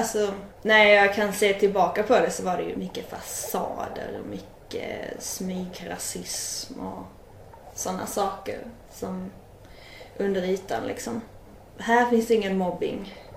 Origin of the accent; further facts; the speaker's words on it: Västra Karaby, Skåne, Sweden; now in Lund, Sweden; Jag är snart 26 och jag är från Lund. Nej, egentligen från början så är jag från Västra Karaby.